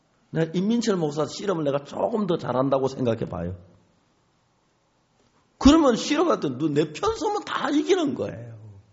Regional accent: Seonsan, North Gyeongsang, South Korea; 선산 저희 고향 앞에 낙동강으로 연결이 돼요. 저는 감천강가에서 어릴 때 다 목욕하러 왔어요.

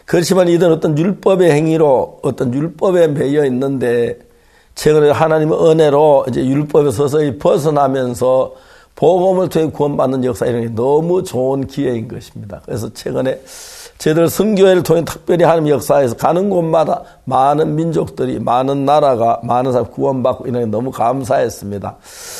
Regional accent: South Korea; 사실 저는 한국 사람인데

